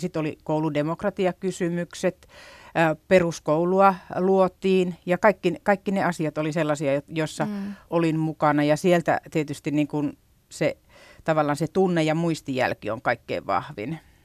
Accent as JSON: {"language": "Finnish", "region": "North Karelia", "country": "Finland", "said": "Ainakin minun, joka tulin Pohjois-Karjalasta"}